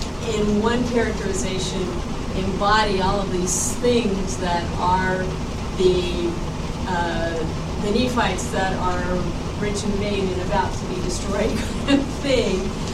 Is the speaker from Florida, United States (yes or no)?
no; California, United States; I'm from California, and when we had our governor election